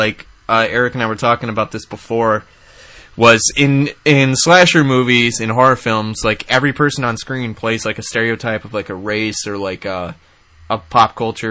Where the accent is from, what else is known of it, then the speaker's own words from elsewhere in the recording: Kansas, United States; because I'm from the Midwest